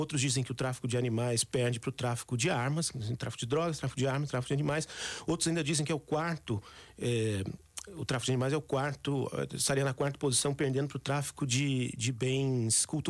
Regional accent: Minas Gerais, Brazil; eu sou do sul de Minas, não sou daqui de perto

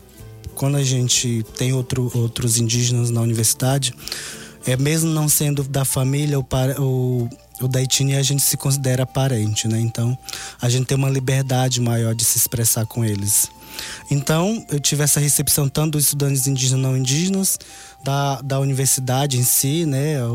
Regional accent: Acre, Brazil; now in Boa Vista, Brazil; Mas já voltei para minha terra. Aliás, para a região norte, Boa Vista, Roraima. Eu sou do Acre

